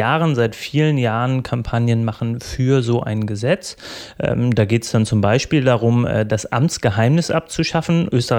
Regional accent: North Germany, Germany; Also meine Einschätzung als Piefke aus dem Norden

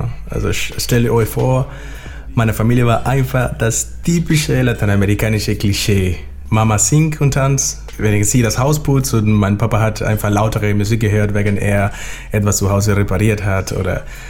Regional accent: Panama; now in Hamburg, Germany

